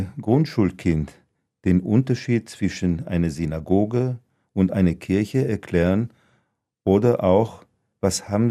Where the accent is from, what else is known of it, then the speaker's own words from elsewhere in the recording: Lübeck, Schleswig-Holstein, Germany; born there; gebürtig in Lübeck am 30. Dezember 1946. Meine beiden Eltern stammen aus Libau, Ostpreußen, eine Juden aus einer deutschen Stadt, haben den Zweiten Weltkrieg überlebt.